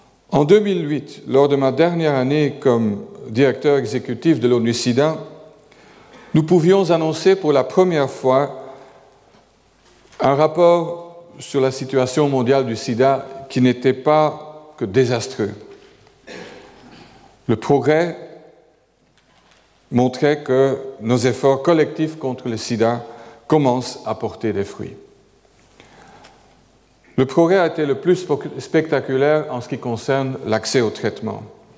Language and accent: French; Flanders, Belgium; French is a second language; Et en tant que flamand têtu, j'ai bien sûr commencé à étudier la microbiologie.